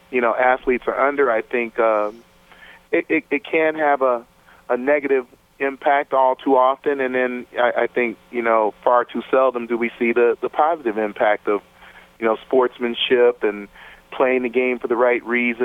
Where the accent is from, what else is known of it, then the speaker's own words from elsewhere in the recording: Cleveland, Ohio, United States; So I grew up in Cleveland, we attempted to throw the ball like Frank Ryan, or you wanted to run like Jim Brown